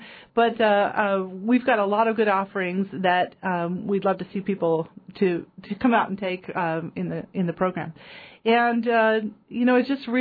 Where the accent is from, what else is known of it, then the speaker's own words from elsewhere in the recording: Missoula, Montana, United States; also born or lived in Oregon / Idaho; We came from Oregon, but via Idaho, which is where we lived previously. I'm a Montana girl, and from Missoula, Montana. Very, very used to this kind of environment.